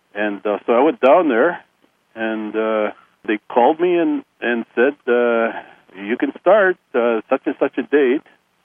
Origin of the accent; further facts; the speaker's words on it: Curve Lake First Nation, Ontario, Canada; I'm from Curve Lake First Nation, which is an Ojibwe First Nation just north of Peterborough, Ontario, about 20 minutes, and a beautiful First Nation in the heart of the Kawartha Lakes, and that's where I am now, in happy retirement.